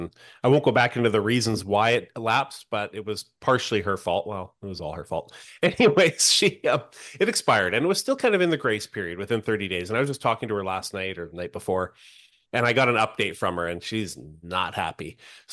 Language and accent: English; Canada; I don't know if it's because I'm Canadian.